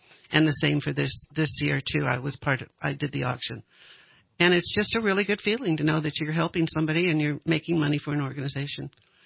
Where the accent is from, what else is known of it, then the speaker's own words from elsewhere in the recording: Alamo, California, United States; now in Redding, United States; Well, as far as I'm concerned, I moved from God's country, and that was Alamo down south. And we had a beautiful home, and we were in the community